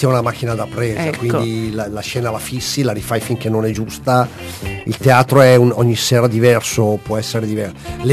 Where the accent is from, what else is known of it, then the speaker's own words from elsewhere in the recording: Lombardy, Italy; io lombardo, lei napoletana